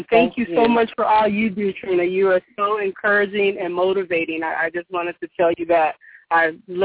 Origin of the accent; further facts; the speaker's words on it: San Diego, California, United States; I'm from San Diego, California.